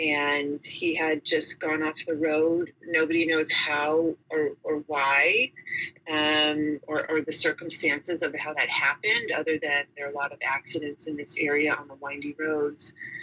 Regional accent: San Diego, California, United States; I grew up here in San Diego. Very uneventful childhood with a mom and a dad and a dog and in the suburbs

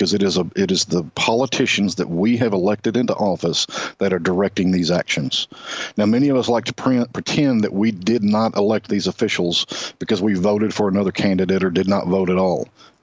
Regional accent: Texas, United States; in my home state of Texas over the past few months

